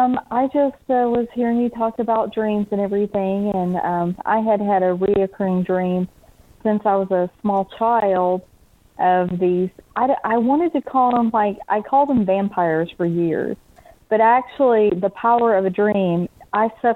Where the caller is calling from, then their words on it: Georgia, United States; from Georgia.